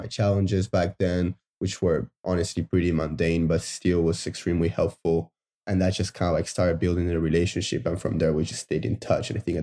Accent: Uruguay; now in San Francisco, United States; I was born and raised in Uruguay. So I spent my entire life back there. And now I live in San Francisco.

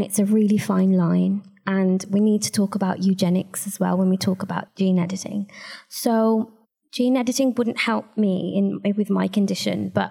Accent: Birmingham, West Midlands, United Kingdom; So I'm a Brummie originally. Came down to Great Ormond Street.

